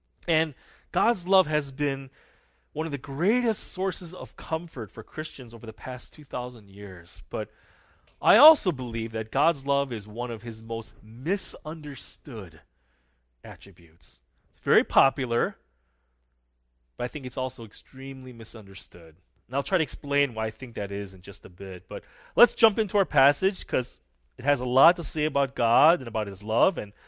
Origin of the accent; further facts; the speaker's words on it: United States; So I'm American. But that statement by itself is also incomplete because the fact is, I'm actually both. I'm Korean and American.